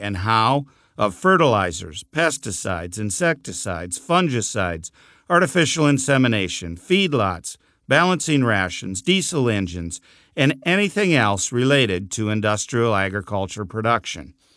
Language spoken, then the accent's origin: English; Bismarck, North Dakota, United States; I grew up in Bismarck, North Dakota, the third of four sons born to a father who had a lifelong career with the local rural electric cooperative